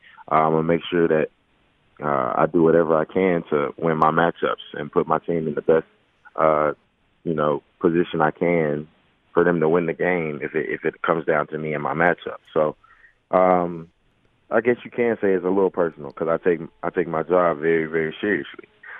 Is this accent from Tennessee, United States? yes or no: yes; Nashville, Tennessee, United States